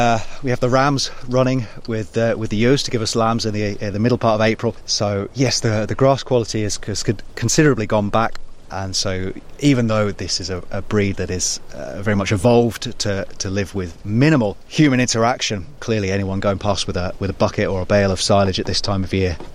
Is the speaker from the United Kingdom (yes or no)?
yes; Hitchin, East of England, United Kingdom; moved away as an adult; also born or lived in Hull; now in Shetland, United Kingdom; I'm originally from Hitchin in Hertfordshire. And I studied university in Hull and worked as an archaeologist there for a number of years before a role came up as an archaeologist for the Shetland Museum. So I moved to the Shetland Islands